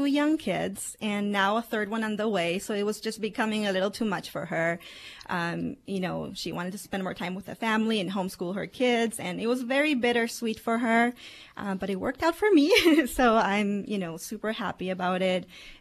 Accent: Paraguay; English is a second language; I'm from South America, a small country called Paraguay.

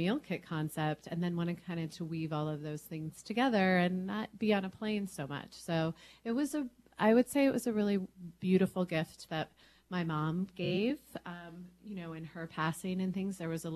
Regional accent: Des Moines, Iowa, United States; also born or lived in Pennsylvania; I was born in Pennsylvania, but I grew up in Iowa. It was Des Moines

